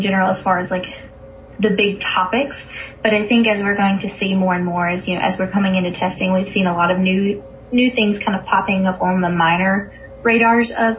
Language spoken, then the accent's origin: English; the South, United States; being a Southerner, I tend to lean away from more of the left-geared news sources